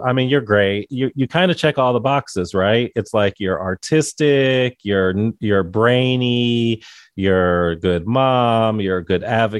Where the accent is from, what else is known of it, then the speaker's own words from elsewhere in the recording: Ohio, United States; now in Afula, Illinois, United States; Ohio. I'm from Ohio